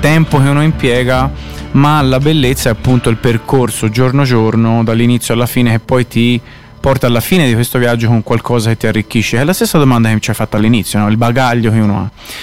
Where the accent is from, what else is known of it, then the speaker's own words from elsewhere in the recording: Tuscany, Italy; moved away; io sono di queste zone qui, mia madre è nata in Svezia ma i miei nonni sono di Tafoni, Campo Tizzoro